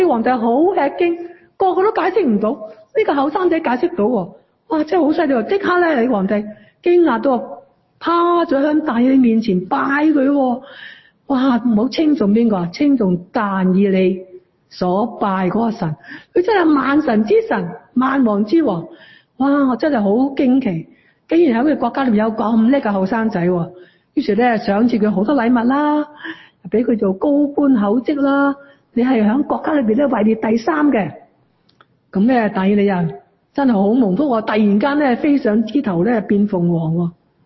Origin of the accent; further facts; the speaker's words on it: China; 是不是我们中国人都说过啦，得民心者得天下嘛